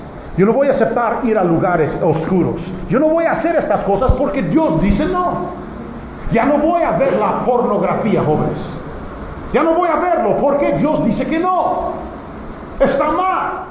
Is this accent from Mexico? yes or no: no; United States; Dicen que en mi país, Estados Unidos, mueren 1,5 millones de niños todos los años en el aborto.